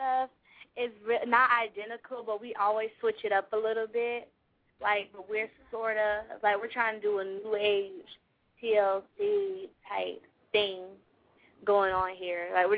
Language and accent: English; Atlanta, Georgia, United States; We're from Atlanta, Georgia.